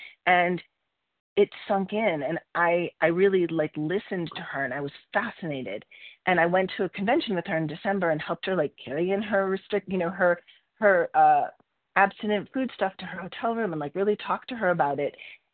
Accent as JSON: {"language": "English", "region": "Colorado", "country": "United States", "said": "I'm from Colorado, and I'm relatively new."}